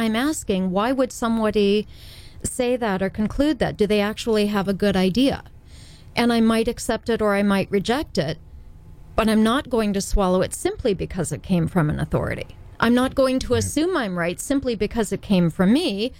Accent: Indiana, United States; I grew up in Indiana, and let me tell you, there was a right and wrong and a moral authority.

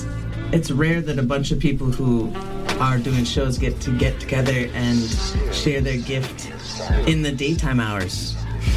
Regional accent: London, Ontario, Canada; I'm originally from Ontario. I'm from London, Ontario.

